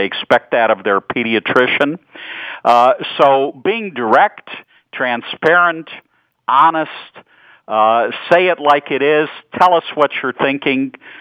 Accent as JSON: {"language": "English", "town": "Chicago", "region": "Illinois", "country": "United States", "also_born_or_lived": "San Francisco", "accent": "Chicago", "moved": "yes", "lives_now": "Baltimore, United States", "said": "Nestor, you've picked up my Chicago accent. One never loses that, even though I left Chicago in 1977, which is a long time ago."}